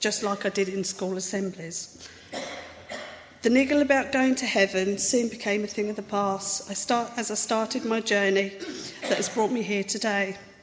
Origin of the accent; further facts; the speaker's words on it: Cambridge, East of England, United Kingdom; I grew up in Cambridge. I used to go to Sunday school on Newmarket Road, along with some neighbours. My own family didn't go to church